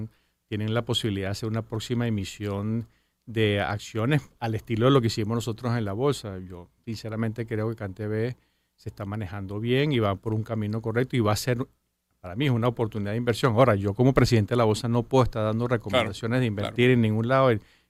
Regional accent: Venezuela; que recuperemos un poco más el autoestima de como venezolanos.

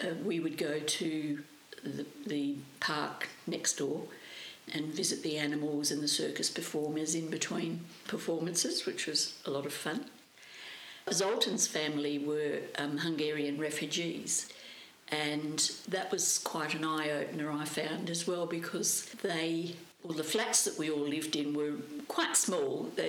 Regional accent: Rivervale, Western Australia, Australia; also born or lived in Subiaco; And in my very early years, I'm not quite sure exactly where we lived. I know that we moved, we had a house built in Rivervale

